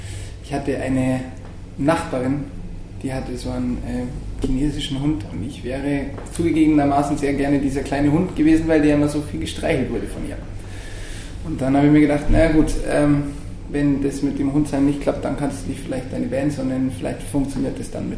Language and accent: German; Bavaria, Germany; now in Munich, Germany; ich komme auch nicht aus München, ich komme direkt von der österreichischen Grenze und ich bin nach München gekommen